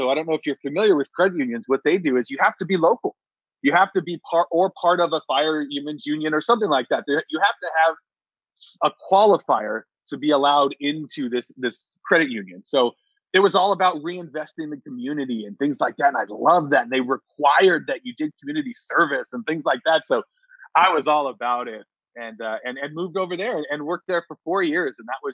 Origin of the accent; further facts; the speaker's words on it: Stockton, California, United States; also born or lived in Santa Cruz; I was actually born in Santa Cruz. My family's from Santa Cruz. They raised me in Stockton, you know, of course.